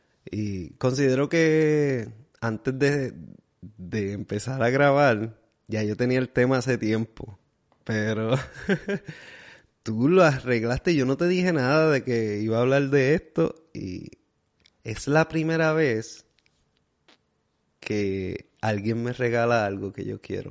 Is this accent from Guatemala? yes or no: no; Salinas, Puerto Rico; Y nací allá. Me dijo, ok. Y yo le dije, soy de Salinas.